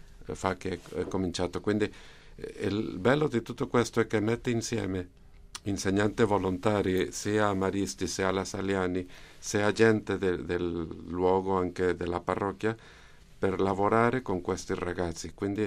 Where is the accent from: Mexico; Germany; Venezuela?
Mexico; also born or lived in Japan; Ma diciamo, sono messicano, però ho lavorato quasi tutta la vita in Giappone, quindi...